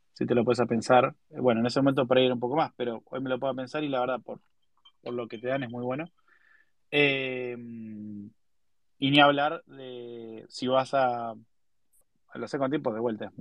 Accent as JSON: {"language": "Spanish", "country": "Argentina", "said": "somos argentinos, nos gusta rodearnos de argentinos"}